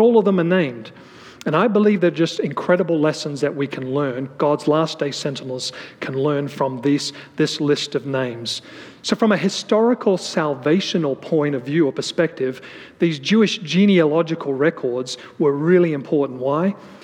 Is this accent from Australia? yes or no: yes; Australia; North America, my home country of Australia, New Zealand, and Great Britain and others.